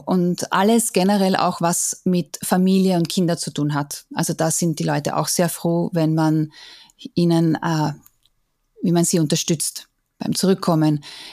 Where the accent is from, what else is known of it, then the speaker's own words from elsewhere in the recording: Austria; moved away as an adult; also born or lived in Seoul, South Korea / Japan; Und da waren wir als Österreicher gemeinsam mit den Schweizern eine Minderheit.